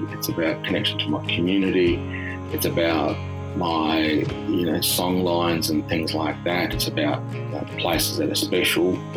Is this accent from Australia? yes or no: yes; Mount Gambier, South Australia, Australia; born there